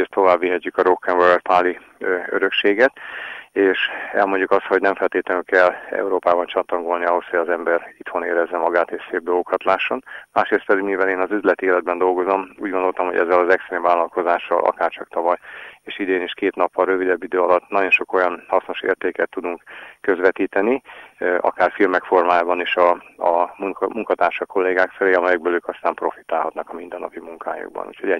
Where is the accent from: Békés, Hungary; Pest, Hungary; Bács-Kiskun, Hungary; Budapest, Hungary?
Békés, Hungary; Békéscsaba; moved away as an adult; now in Eger, Hungary; Én egyébként alapvetően alföldi ember vagyok, Békéscsabán születtem, ott éltem 45 évig, néhány éve most már Egerben élek